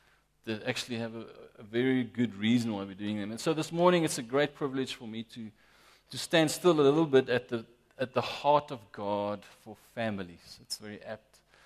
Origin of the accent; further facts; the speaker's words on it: Pretoria, Gauteng, South Africa; born there; also born or lived in United Kingdom; I was born in Pretoria, so it's great to be back. My family and I moved back to Pretoria a month ago, actually exactly a month ago today. We were living in the UK for 6 years